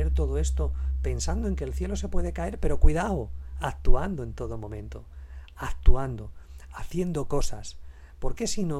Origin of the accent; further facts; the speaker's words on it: Paris, Île-de-France, France; Que viví durante bastantes años con ella, me crié en París, en Francia, con ella la adolescencia